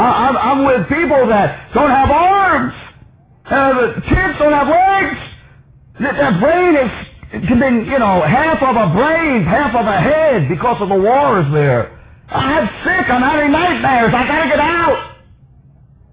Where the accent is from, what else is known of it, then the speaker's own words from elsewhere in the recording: United States; I'm an American. I'd rather die in the city than die over there in Israel. Even though I'm a Jew, I was still patriotic.